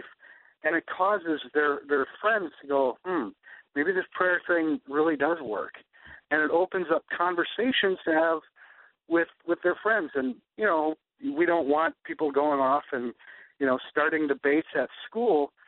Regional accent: California, United States; We're from California, so it was kind of a hard move for him, and he was in high school.

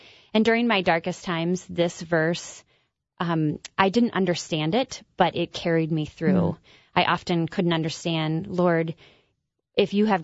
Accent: Kansas, United States; I grew up in Kansas, and I like to say I burst into a very tidy family of four.

